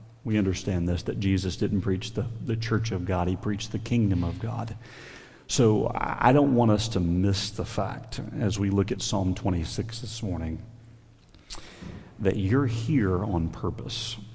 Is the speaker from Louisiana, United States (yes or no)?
no; Coats, North Carolina, United States; We are from Raleigh, North Carolina. That's about 700 miles down I-95 south. So Coates, North Carolina, just south of Raleigh, Raleigh-Durham area.